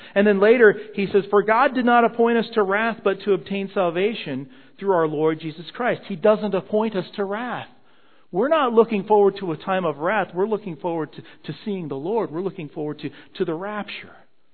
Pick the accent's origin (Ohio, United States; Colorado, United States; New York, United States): Colorado, United States; Dillon Valley; I grew up in Colorado. I still remember the house. It was a greenhouse. 134 Big Elk Road in Dillon Valley, Colorado.